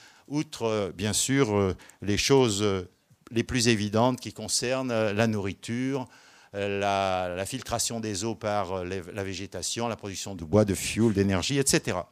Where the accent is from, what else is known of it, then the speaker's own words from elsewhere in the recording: Lyon, Auvergne-Rhône-Alpes, France; pas parce que je viens de Lyon